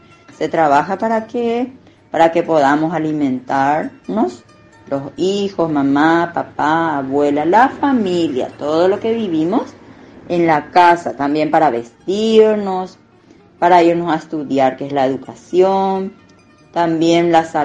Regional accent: Paraguay; Entonces nosotros tenemos nuestros símbolos nacionales, ¿no? Que nos identifican como paraguayos

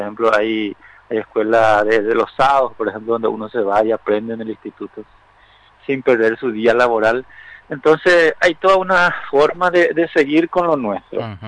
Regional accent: Paraguay; yo me quedé, yo dije me voy a quedar a Paraguay y me quedé a trabajar en mi país

